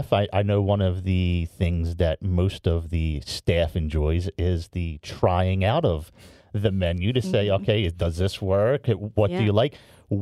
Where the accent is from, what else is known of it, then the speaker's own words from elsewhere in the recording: Philadelphia, Pennsylvania, United States; And then to mosey back over to my hometown, Philadelphia.